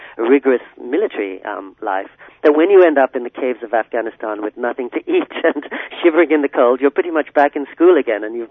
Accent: California, United States; But I always like imagining my hometown in California, say, through the eyes of somebody who's just arrived from Tibet or Bolivia or Cuba

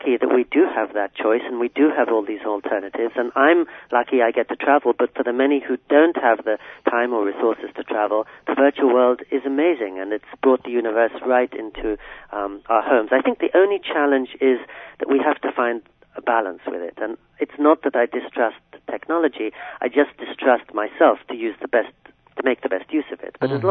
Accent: California, United States; But I always like imagining my hometown in California, say, through the eyes of somebody who's just arrived from Tibet or Bolivia or Cuba

